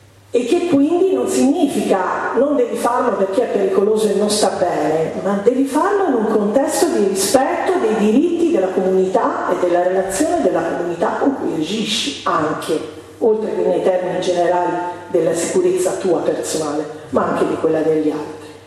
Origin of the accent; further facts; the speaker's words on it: Croatia; Italian is a second language; io sono croato, non lo conoscevo, poi ho imparato, no?